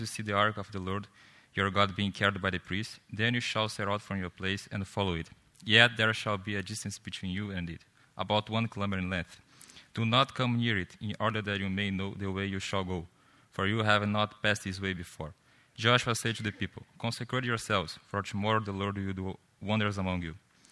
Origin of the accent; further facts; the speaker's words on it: Rio de Janeiro, Brazil; English is a second language; moved away as an adult; now in Canada; I am from Brazil, Rio. My first time in Canada was in January 2018, and I came to study English.